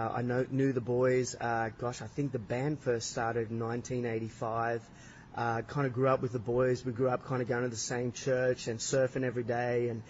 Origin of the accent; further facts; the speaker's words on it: Australia; Yeah, I've many, many fond memories of growing up in Australia, of course.